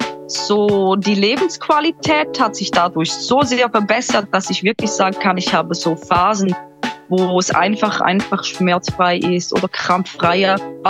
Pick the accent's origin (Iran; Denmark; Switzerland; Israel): Switzerland; Ich komme aus der Schweiz, bin 40 Jahre alt